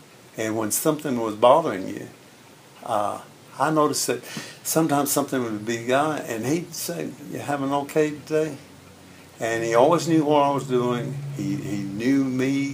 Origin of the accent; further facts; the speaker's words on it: Breckenridge, Texas, United States; born there; I was born in Breckenridge. Breckenridge, Texas.